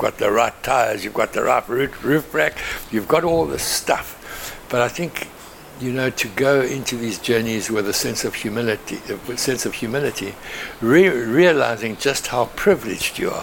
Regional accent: KwaZulu-Natal, South Africa; born there; I was born here in Zululand, north of the Tugela River, and I was the youngest of three boys, and born of a missionary family and teachers

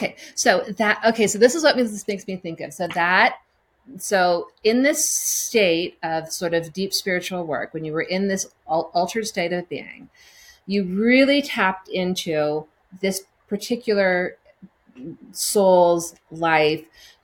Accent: Louisiana, United States; born there; I was born in Louisiana, so I mean, it's not a bad thing.

